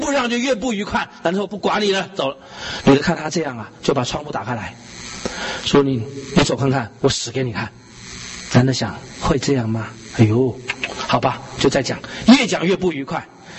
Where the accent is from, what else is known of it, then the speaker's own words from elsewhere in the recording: Wugu, New Taipei, Taiwan; 你知道我们家乡在五股乡台北县